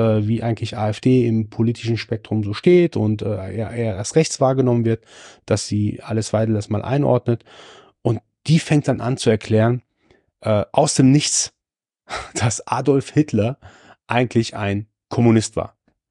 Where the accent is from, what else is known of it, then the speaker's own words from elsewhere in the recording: Germany; also born or lived in Iran; Ich persönlich bin ja gebürtiger Perser, gebürtiger Iraner, seit meinem zweiten Lebensjahr in Deutschland, habe hier mein Abi gemacht, habe hier studiert, gearbeitet